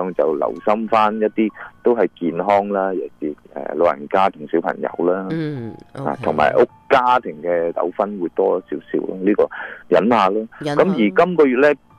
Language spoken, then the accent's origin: Cantonese; China; 清明扫墓，嗱，慎终追远啊，我哋中国人嘅道德思想嚟嘅吓，